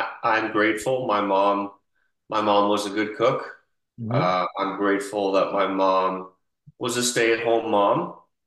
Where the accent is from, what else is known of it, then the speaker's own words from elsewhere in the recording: United Kingdom; As a young man, I'm British, as we've discussed.